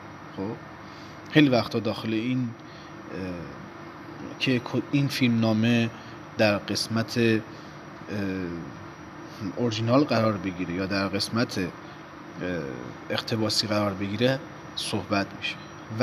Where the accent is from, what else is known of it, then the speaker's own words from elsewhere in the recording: Iran; به عنوان یک ایرانی شرافتمند با پیشینه در واقع هنری ادبی